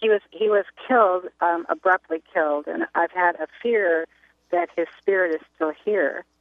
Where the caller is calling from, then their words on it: Everett, Washington, United States; I'm from Everett.